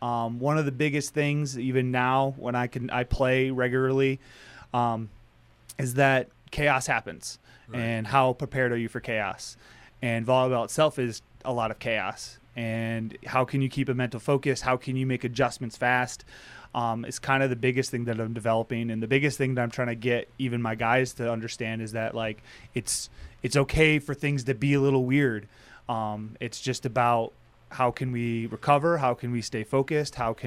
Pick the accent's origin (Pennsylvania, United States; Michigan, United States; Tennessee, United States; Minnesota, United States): Michigan, United States; Jackson; Jackson, Michigan.